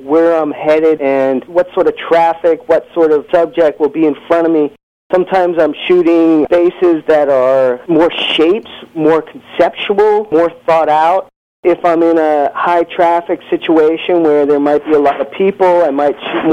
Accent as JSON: {"language": "English", "town": "Long Island", "region": "New York", "country": "United States", "tie": "born or raised there", "said": "I had a project for my class where I had to go document church doors in the town where I grew up in Long Island."}